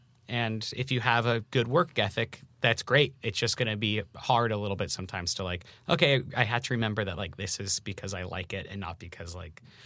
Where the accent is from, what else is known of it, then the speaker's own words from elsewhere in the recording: San Diego, California, United States; I grew up in San Diego, and there was the announcer for the San Diego Padres